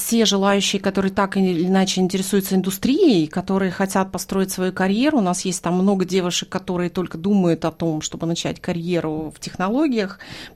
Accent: Norilsk, Krasnoyarsk Krai, Russia; moved away as an adult; also born or lived in Moscow; now in Australia; Я приехала в Австралию 12 лет назад из Москвы. А сама я родилась и выросла в Норильске.

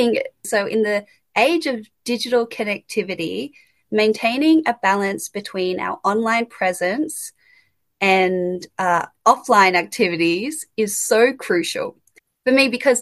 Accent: Canberra, Australian Capital Territory, Australia; I'm a very proud Filipino. I was born and raised in Canberra

